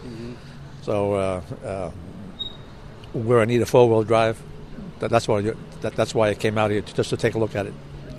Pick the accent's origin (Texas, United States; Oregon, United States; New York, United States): New York, United States; New York City; now in Middleburg, United States; I live in Middleburg. I'm originally from New York City.